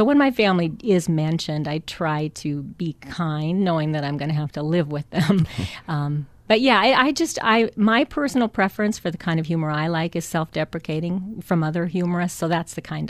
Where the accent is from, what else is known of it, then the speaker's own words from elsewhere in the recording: Midwest, United States; because I'm from the Midwest, so I just can't be mean.